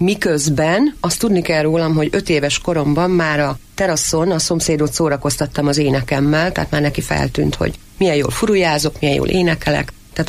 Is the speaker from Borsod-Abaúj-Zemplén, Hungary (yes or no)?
yes; Borsod-Abaúj-Zemplén, Hungary; Vidéki családból származom. Szüleim tulajdonképpen egyszerű emberek voltak, egyébként nem messze Miskolcon nőttem föl, Miskolc egy 30 kilométerre.